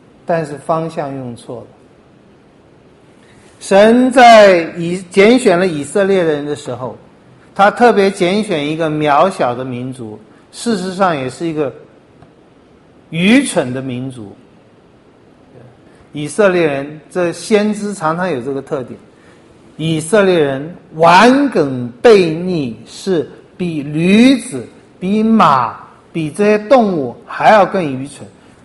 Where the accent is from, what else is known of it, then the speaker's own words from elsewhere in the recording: Taiwan; 或者有一天我们希望我们台湾人有聪明有智慧